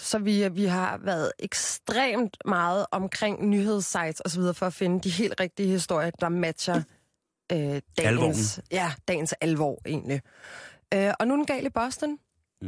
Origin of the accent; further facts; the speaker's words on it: Copenhagen, Capital Region of Denmark, Denmark; jeg er jo fra København